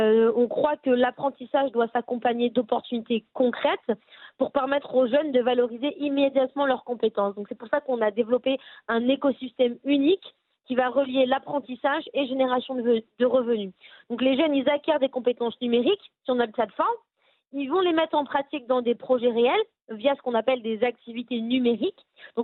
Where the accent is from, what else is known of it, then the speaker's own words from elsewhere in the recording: Madagascar; also born or lived in Côte d'Ivoire; c'est une histoire d'amour entre moi et Madagascar, mais aussi l'Afrique, puisque je suis née en Côte d'Ivoire. Et en grandissant à Madagascar quelques années après